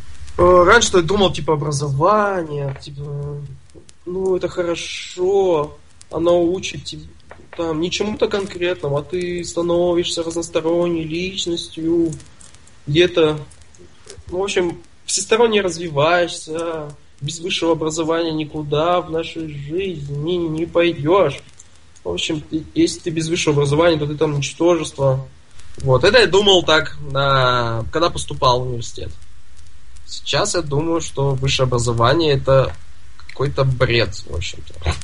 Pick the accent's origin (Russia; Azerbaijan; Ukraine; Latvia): Russia; Nizhny Tagil, Sverdlovsk Oblast; Я из Тагила, живу там официально. Как бы здесь, но... Так, где я живу там? В Тагиле я живу, здесь я учусь